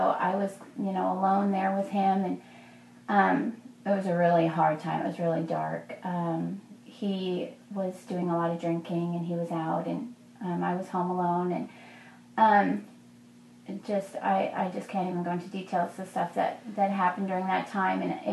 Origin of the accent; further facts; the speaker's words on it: Texas, United States; He was from Louisiana, I was from Texas.